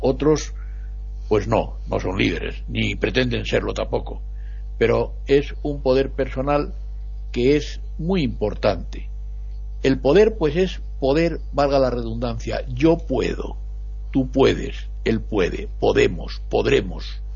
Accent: Madrid, Community of Madrid, Spain; yo soy de Madrid y yo quería estar en mi pueblo y estaba muy lejos

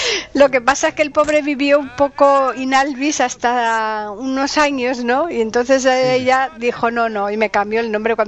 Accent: Alcalá de Guadaíra, Andalusia, Spain; Bueno, es un pueblo, no, igual que mi pueblo. Es que Alcalá de Guadaira es un pueblo que es está unido a Sevilla

